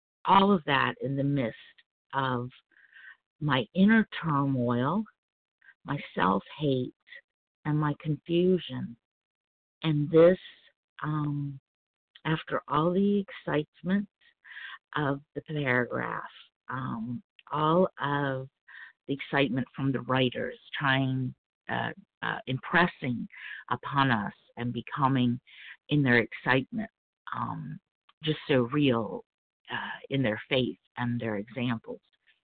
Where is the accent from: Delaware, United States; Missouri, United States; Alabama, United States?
Delaware, United States; I'm from Delaware